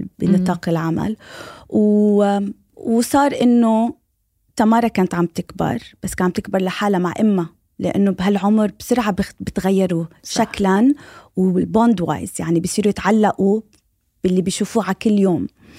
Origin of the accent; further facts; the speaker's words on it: Palestine; وكوني كمان فلسطينية إنه إحنا ما عنا بلد